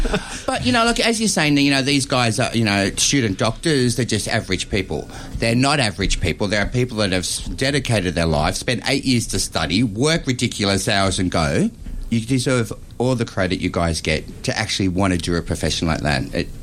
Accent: Sydney, New South Wales, Australia; I'm from Sydney

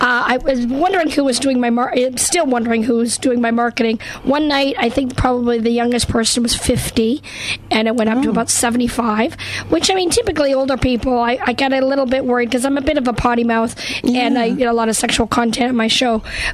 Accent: the Prairies, Canada; born or raised there; also born or lived in Western Canada / Los Angeles; now in North Carolina, United States

